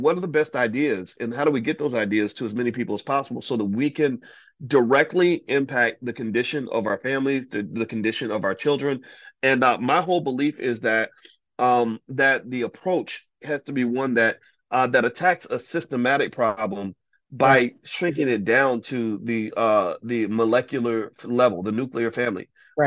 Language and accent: English; Chicago, Illinois, United States; where I'm from Chicago, the dysfunction just seems to ooze out